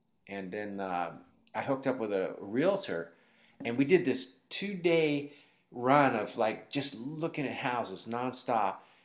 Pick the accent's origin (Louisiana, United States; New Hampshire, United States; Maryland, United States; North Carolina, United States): Maryland, United States; moved away as an adult; also born or lived in Illinois; I grew up in Maryland. I was born in Illinois, but we moved there when I was like 2.